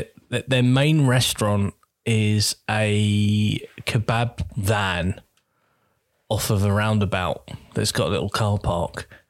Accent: Croydon, London, United Kingdom; it reminded me of parallels from my hometown in Croydon

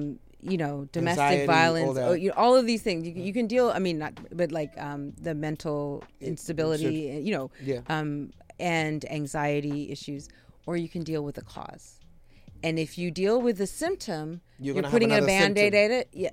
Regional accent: United States; I'm an American raised child.

